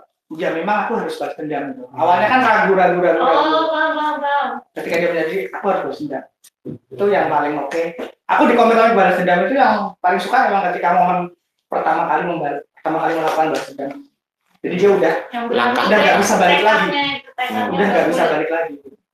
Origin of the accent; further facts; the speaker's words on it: Java, Indonesia; Oh, maaf, saya orang Jawa.